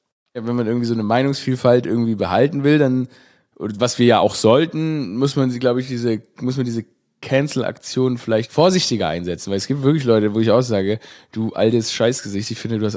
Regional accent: Stuttgart, Baden-Württemberg, Germany; in meine Heimatstadt Stuttgart

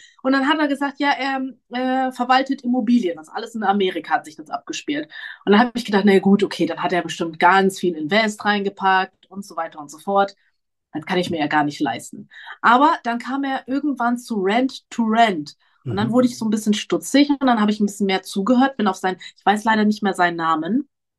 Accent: Brake, Lower Saxony, Germany; also born or lived in Bremen; Auf jeden Fall komme ich aus dem Norden. Ich bin in Brake aufgewachsen. Das ist in der Nähe von Oldenburg, und habe sehr lange, ich glaube 12, 13 Jahre in Bremen gelebt

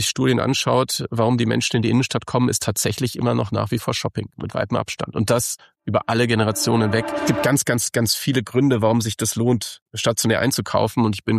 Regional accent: Haselünne, Lower Saxony, Germany; Ich komme aus Haselünne

